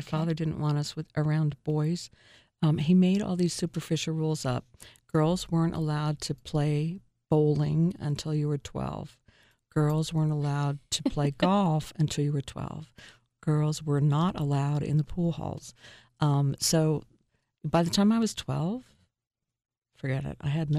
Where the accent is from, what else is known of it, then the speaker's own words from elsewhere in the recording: New York, United States; it reminded me so much of growing up in New York because of the snow